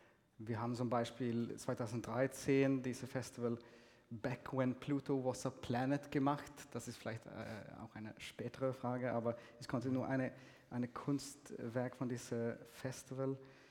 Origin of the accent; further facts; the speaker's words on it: Sweden; German is a second language; weil ich komme ursprünglich aus Schweden, ich drücke mich viel eleganter aus auf Schwedisch oder Englisch